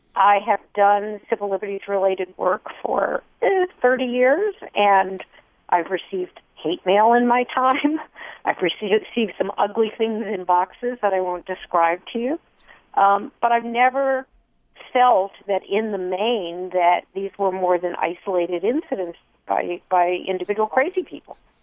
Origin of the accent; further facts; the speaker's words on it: United States; But I think that's not my job as an American.